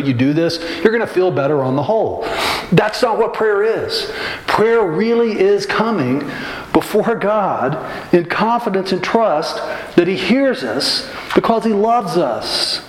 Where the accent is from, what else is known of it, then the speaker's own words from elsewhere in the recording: the South, United States; I don't know about y'all, but growing up in the South, in the church